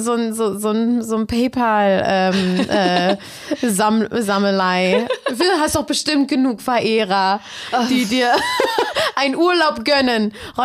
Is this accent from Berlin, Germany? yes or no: yes; Berlin, Germany; Ich bin in Köpenick aufgewachsen und da ist dieses Unionstadion in der Ecke.